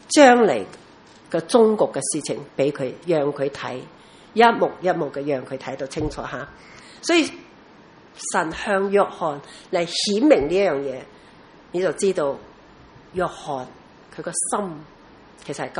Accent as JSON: {"language": "Chinese", "country": "Taiwan", "tie": "born or raised there", "said": "即好像我在台湾长大，一听到绿岛呢，我们从小就知道绿岛是绿岛"}